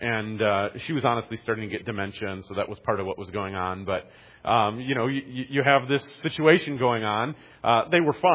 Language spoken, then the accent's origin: English; Detroit, Michigan, United States; I remember I grew up in the Detroit area